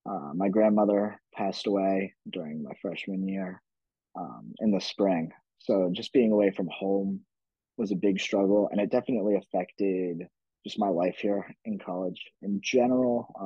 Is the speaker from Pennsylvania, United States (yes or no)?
yes; Mechanicsburg, Pennsylvania, United States; I grew up in Mechanicsburg, went to Mechanicsburg High School.